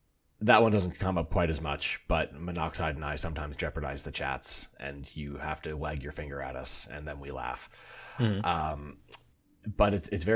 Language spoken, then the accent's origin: English; Canada; we'll be talking about being Canadian and we'll just start popping out of the woodworks like, hey, I'm Canadian.